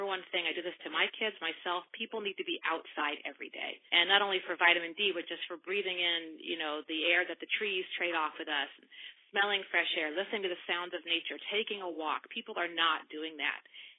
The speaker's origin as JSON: {"language": "English", "region": "Oregon", "country": "United States", "tie": "born or raised there", "said": "I grew up in Oregon, but I know there were African-Americans in New England."}